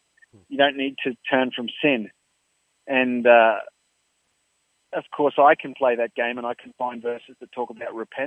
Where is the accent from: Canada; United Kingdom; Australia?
Australia; Just because I want people aware I'm from Australia